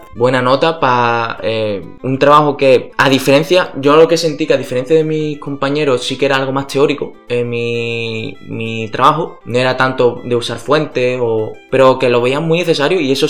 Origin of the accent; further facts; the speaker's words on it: El Puerto de Santa María, Andalusia, Spain; el penal del puerto de Santa María, que es de donde yo soy